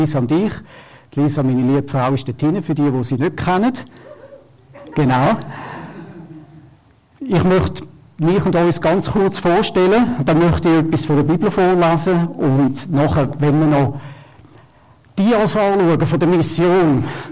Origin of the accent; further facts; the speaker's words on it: Glattbrugg, Zurich, Switzerland; Ich bin in Glattbrück aufgewachsen und ich bin nicht in einem Haus aufgewachsen, in einer Familie, wo die Bibel gelesen worden ist.